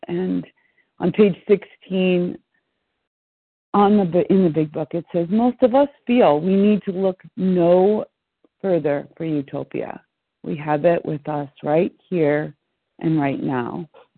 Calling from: Pennsylvania, United States; I'm calling in from Pennsylvania.

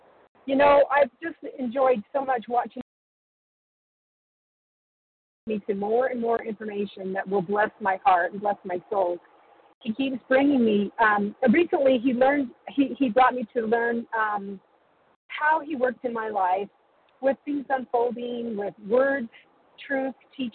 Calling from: Utah, United States; Yeah, sorry … from Utah.

